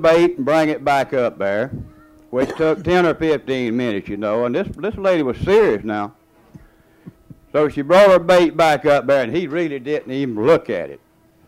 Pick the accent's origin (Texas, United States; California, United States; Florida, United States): Florida, United States; Steinhatchee; like he told y'all, I'm from Steinhatchee. I don't know. How many of you ever been to Steinhatchee?